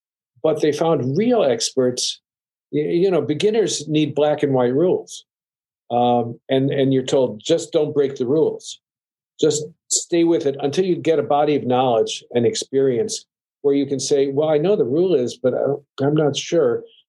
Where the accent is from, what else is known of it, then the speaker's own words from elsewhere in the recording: Chicago, Illinois, United States; You know, and I grew up in Chicago working for the Daily Machine to get through Northwestern, and I learned an awful lot.